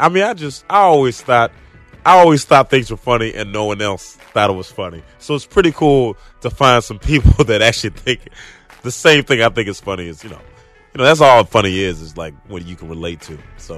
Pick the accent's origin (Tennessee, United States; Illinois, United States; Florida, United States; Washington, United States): Tennessee, United States; Memphis; I grew up in Memphis. That's most of my adolescence. But I moved a lot. Like, I moved, like, 20 times.